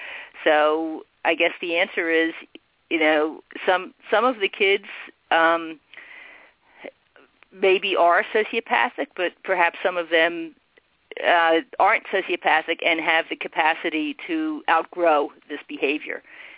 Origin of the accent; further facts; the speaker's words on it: New Jersey, United States; he was originally from Australia, and I'm from New Jersey.